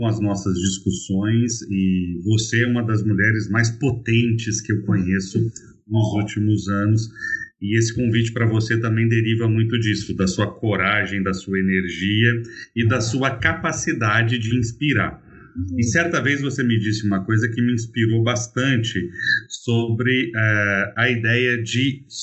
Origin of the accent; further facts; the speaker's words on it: Ituiutaba, Minas Gerais, Brazil; Eu sou mineiro, do Triângulo Mineiro, da belíssima cidade de Ituiutaba.